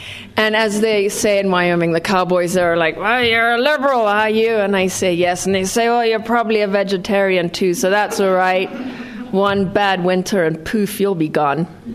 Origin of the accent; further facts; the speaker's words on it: Zimbabwe; also born or lived in Zambia; now in United States; and that has to do with growing up in Rhodesia and Zambia and Zimbabwe, countries that are not fans of freedom of speech